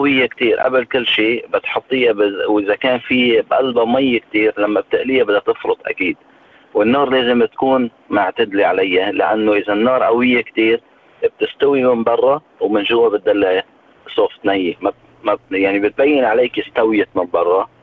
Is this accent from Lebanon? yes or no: yes; Lebanon; now in Australia; يعني بدك تحكي من 50 سنة بلبنان، وتعلمت هذه الطريقة من لما كان علمني إياها كنت صغير يعني، وجيت لهون على البلد أستراليا واشتغلت فيها فترة طويلة هون، يعني صاري تقريبا 20 سنة بشتغل فيها